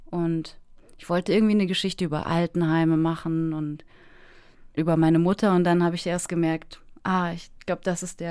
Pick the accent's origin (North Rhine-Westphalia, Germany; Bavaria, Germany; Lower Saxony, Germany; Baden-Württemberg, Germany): Baden-Württemberg, Germany; Also ich bin ja in Baden-Württemberg groß geworden